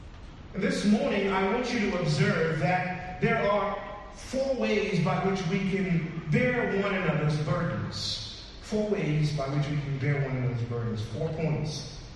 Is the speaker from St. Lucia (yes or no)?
yes; St. Lucia; I'm a tough guy. I'm from St. Lucia.